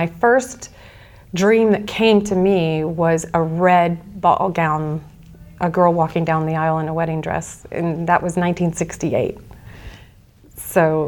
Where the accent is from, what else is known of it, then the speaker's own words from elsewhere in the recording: Norfolk, Virginia, United States; Norfolk, Virginia. Virginia Beach